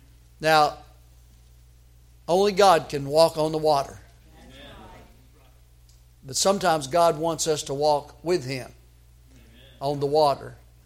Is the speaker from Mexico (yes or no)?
no; United States